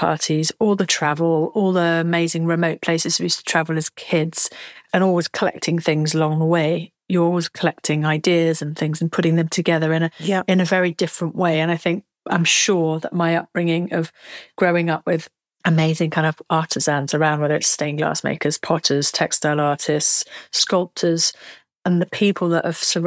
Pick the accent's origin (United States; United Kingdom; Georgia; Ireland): United Kingdom; South West England; I'm from Somerset.